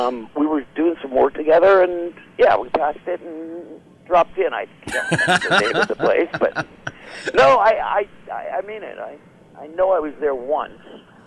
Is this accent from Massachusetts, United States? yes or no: no; New York, United States; People know I was born and raised in New York